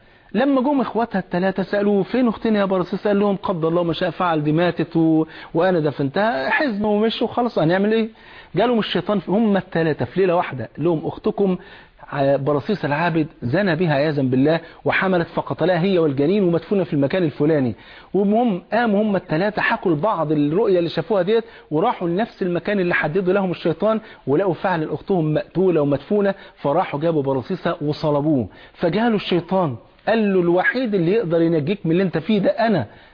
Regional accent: Egypt; وانت عارف الفول عندنا في مصر فرض عين.

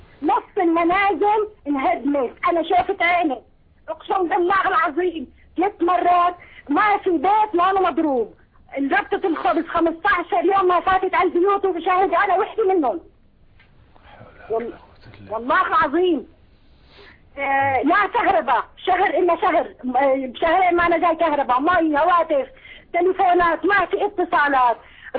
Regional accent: Homs, Homs Governorate, Syria; والله نحن من حمص من باب عمر

